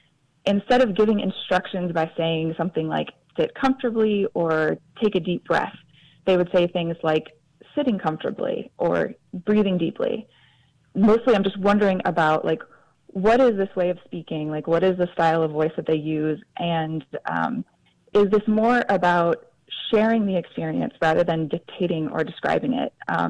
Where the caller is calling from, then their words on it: San Jose, California, United States; I am calling from San Jose, California.